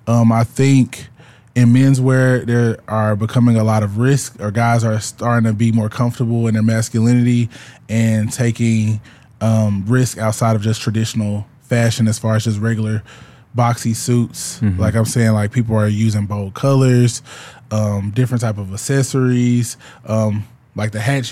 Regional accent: Little Rock, Arkansas, United States; now in Dallas, United States; I'm from Little Rock, Arkansas, originally.

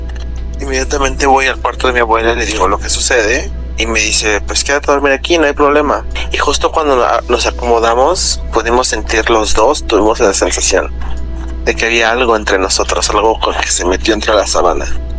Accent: Cuernavaca, Morelos, Mexico; Yo soy de Cuernavaca, aquí en Morelos, México.

